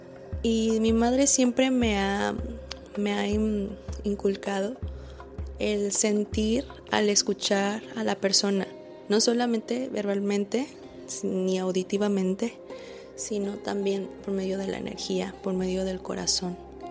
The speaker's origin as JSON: {"language": "Spanish", "town": "Guadalajara", "region": "Jalisco", "country": "Mexico", "tie": "born there", "said": "yo nací en Guadalajara, en México"}